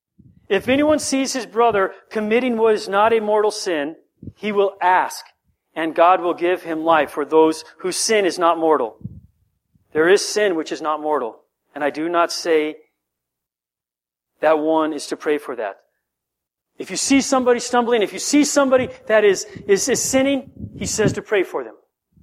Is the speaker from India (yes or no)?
no; Guam; I have this friend that I grew up with on Guam.